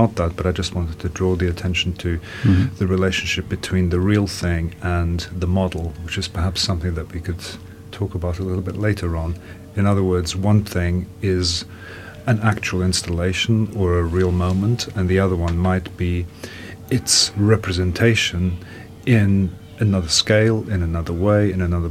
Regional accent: Portugal; English is a second language; also born or lived in Germany; now in United Kingdom; I'm from Portugal and from Germany.

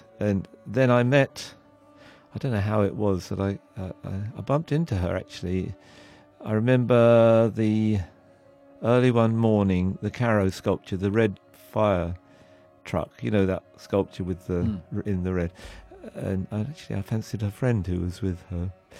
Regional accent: Southall, London, United Kingdom; When I was at school, we used to go over with our soapboxes, because I was born in Southall

